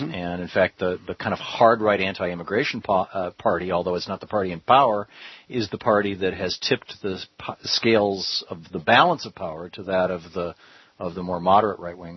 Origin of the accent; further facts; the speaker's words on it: Midwest, United States; I grew up in the Midwest. There's a lot of people there that think Bush is crazy.